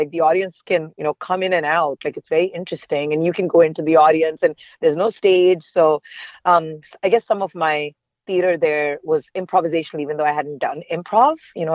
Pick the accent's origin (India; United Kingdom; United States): India; I grew up in India. And I grew up at a time when schools were very, very academic and focused on academics.